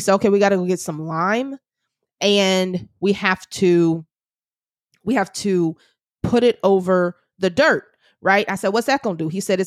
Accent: Houston, Texas, United States; I'm from Houston, Texas. No gardens. We don't plant I did not plant gardens in Houston, right? That's not the type of lifestyle I had growing up.

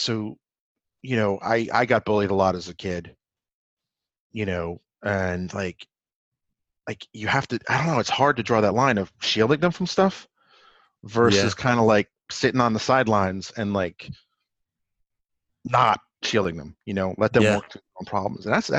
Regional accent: New York City, New York, United States; I grew up in New York City and you know, not a bad area, not the best area

